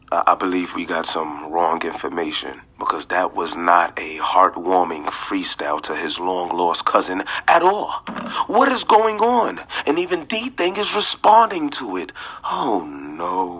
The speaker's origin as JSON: {"language": "English", "town": "Brooklyn", "region": "New York", "country": "United States", "said": "I'm from Brooklyn for real."}